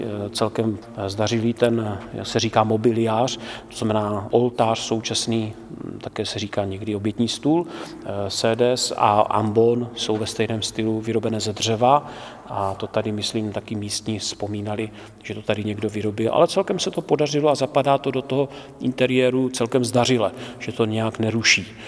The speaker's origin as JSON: {"language": "Czech", "town": "Krnov", "region": "Moravian-Silesian Region", "country": "Czechia", "tie": "born or raised there", "said": "já si vzpomínám jako kluk v Krnově, já pocházím z Krnova"}